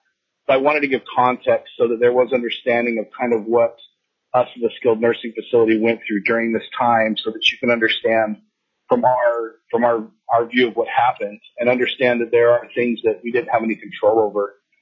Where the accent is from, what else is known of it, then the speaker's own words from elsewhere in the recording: Wasilla, Alaska, United States; I grew up in Wasilla. I've lived in Alaska my whole life.